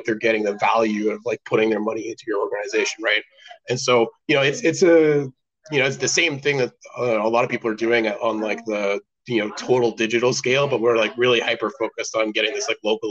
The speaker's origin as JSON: {"language": "English", "town": "Ottawa", "region": "Ontario", "country": "Canada", "tie": "born or raised there", "lives_now": "Los Angeles, United States", "said": "That's where I am now. And then also Canada. I'm Canadian. I grew up in Ottawa."}